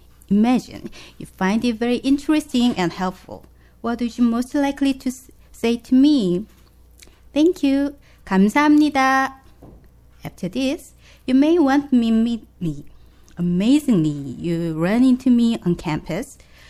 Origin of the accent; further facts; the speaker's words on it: South Korea; first language Korean; English is a second language; and I'm from Korea.